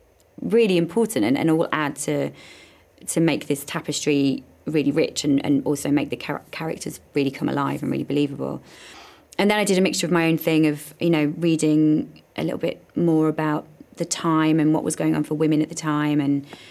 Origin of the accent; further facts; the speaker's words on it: the north of England, United Kingdom; accent: Northern; And yes, originally, you know, obviously I'm from the north. My accent's changed quite a lot. I have a mixture of every county in England now, I think, in my accent.